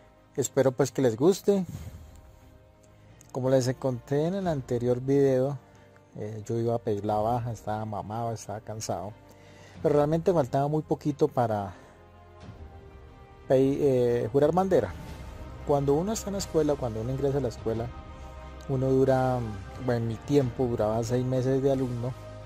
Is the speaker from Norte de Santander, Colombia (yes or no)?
yes; Cúcuta, Norte de Santander, Colombia; En mi caso, yo soy de Cúcuta, y en mi caso pues nadie iba a ir.